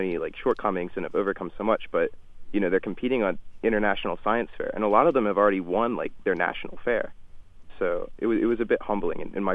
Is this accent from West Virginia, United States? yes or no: yes; West Virginia, United States; I grew up in West Virginia, so I thought that I was pretty disadvantaged.